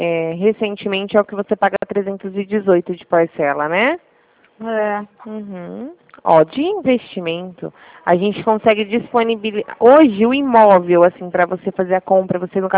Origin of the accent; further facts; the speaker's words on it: Araraquara, São Paulo, Brazil; Região de Ribeirão. Araraquara.